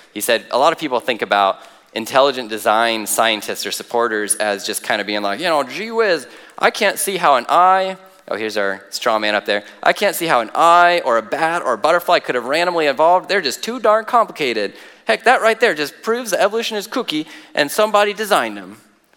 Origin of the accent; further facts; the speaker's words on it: Washington, United States; See, I'm from Washington.